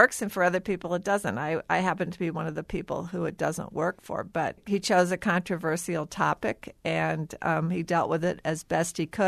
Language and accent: English; St. Louis, Missouri, United States; So I grew up in St. Louis, and I was familiar with Kansas as an idea and the Civil War and how complex it was in Kansas and Missouri.